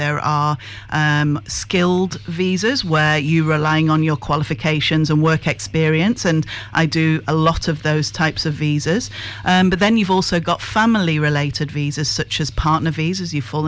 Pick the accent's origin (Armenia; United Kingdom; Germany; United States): United Kingdom; North West England; I'm from Lancashire.